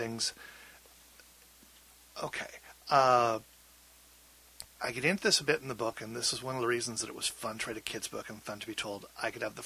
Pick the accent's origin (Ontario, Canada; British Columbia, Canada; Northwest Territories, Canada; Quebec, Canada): British Columbia, Canada; Vancouver; But, yeah, and I, growing up in Vancouver, I was a Greenpeace kid, right?